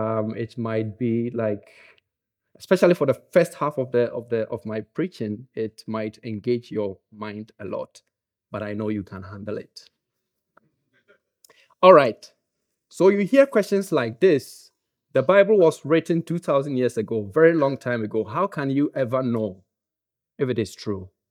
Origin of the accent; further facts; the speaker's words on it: Ghana; accent: Ghanaian English; I would like to apologize for my Ghanaian English accent.